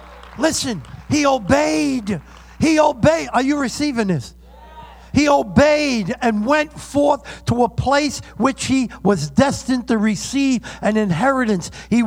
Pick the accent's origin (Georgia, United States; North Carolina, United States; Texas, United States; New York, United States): New York, United States; now in California, United States; See, I'm a New Yorker by heart. My body may be in California, but my heart's here.